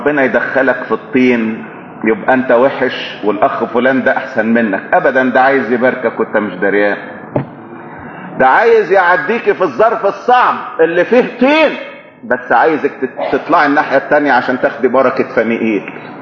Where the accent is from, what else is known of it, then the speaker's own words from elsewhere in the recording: Egypt; دايما يستخدموا الكلمة دي عندنا في مصر